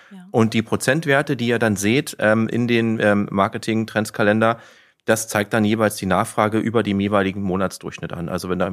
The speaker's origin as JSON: {"language": "German", "region": "Berlin", "country": "Germany", "said": "Ich bin übrigens gar kein Karnevalstyp, ich komme aus Berlin."}